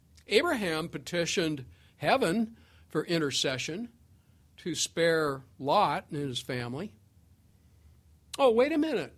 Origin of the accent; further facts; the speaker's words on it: Washington, United States; Being born and raised in Washington, I know a little about the current governor, Jay Inslee